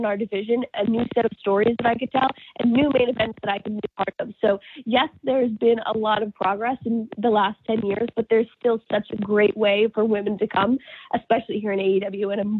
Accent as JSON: {"language": "English", "region": "New Jersey", "country": "United States", "said": "although I am from New Jersey, I am a New England Patriots fan."}